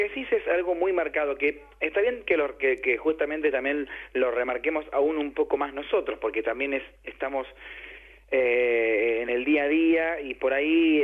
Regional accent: Argentina; es un reconocimiento como argentino

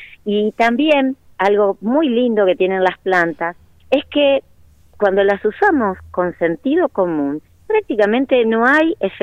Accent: María Grande, Entre Ríos, Argentina; Yo nací en María Grande, un pueblo de Entre Ríos

